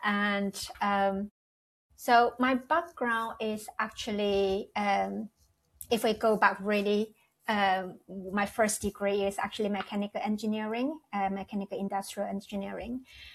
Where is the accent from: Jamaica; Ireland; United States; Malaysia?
Malaysia; English is a second language; moved away; So I'm actually originally from Malaysia. I'm Malaysian Chinese. That means my grandparents are from Taiwan and south of China.